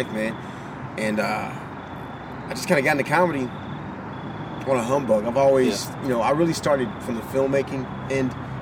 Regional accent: St. Louis, Missouri, United States; yeah, I grew up. I've been here my entire life. I grew up in the Central West End.

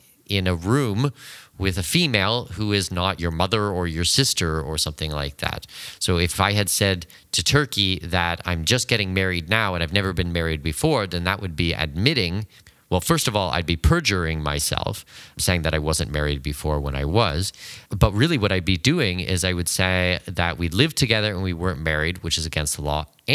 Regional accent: Canada; so I'm Canadian

